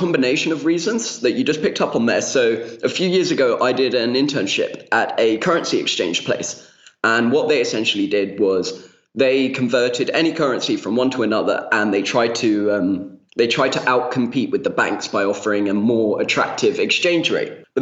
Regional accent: United Kingdom; accent: British; I just went to an international school. Hence why I've managed to keep my British accent. And then for university, I went back to university in England, which was absolutely fantastic.

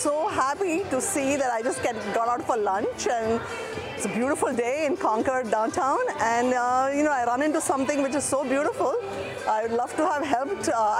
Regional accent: India; I come from India, where I see that a lot

